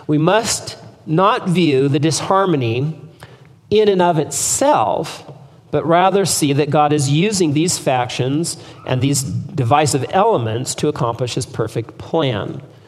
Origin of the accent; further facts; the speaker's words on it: San Jose, California, United States; I grew up in San Jose, and I remember this high-rise building that every year, right on the side of a four-lane highway, was this high-rise building, peace on earth.